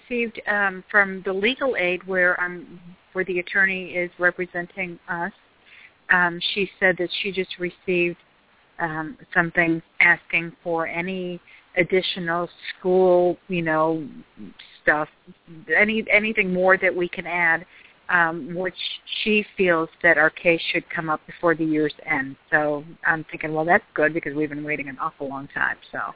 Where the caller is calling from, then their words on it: Florida, United States; I'm calling from Florida.